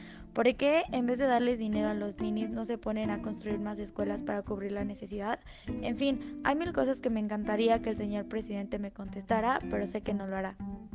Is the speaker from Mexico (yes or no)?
yes; Mexico; Todos, como mexicanos, hemos visto cómo con la pandemia de COVID-19 la gente se está muriendo fuera de los hospitales.